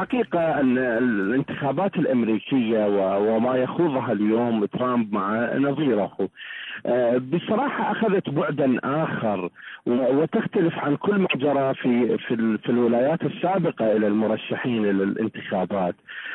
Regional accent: Iraq; من العراق.

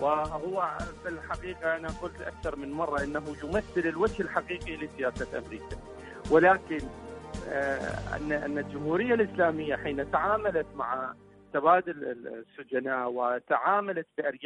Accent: Iraq; من العراق.

